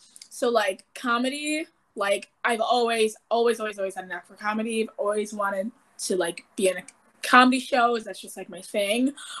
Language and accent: English; Milwaukee, Wisconsin, United States; because I'm from Milwaukee and we're not known to be a film entertainment hub.